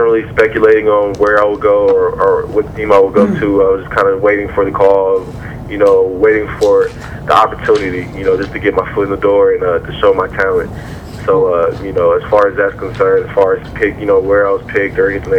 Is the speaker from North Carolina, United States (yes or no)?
yes; Cherry Point, North Carolina, United States; born there; Well, I was born in Cherry Point, North Carolina.